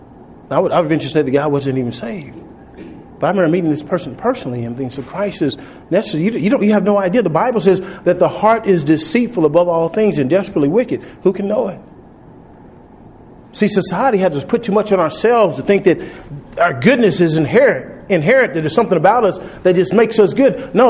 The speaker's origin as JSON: {"language": "English", "region": "Texas", "country": "United States", "said": "The problem is I was from Texas, so Texans think they're their own country anyway, you know."}